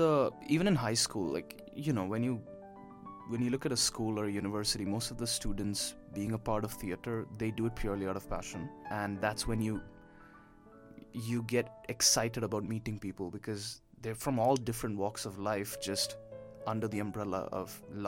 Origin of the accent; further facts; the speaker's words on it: India; I'm an Indian I live in an Arab Gulf society, and there are some expectations levied upon me as a person.